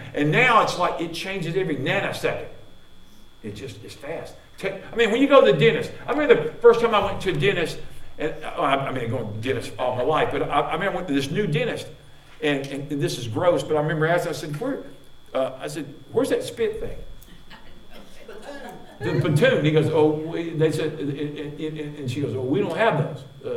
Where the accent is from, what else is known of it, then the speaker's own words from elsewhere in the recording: United States; And I'll be honest with you right now, as an American, I'm looking at our country, I just feel like, oh my goodness, it's crazy now.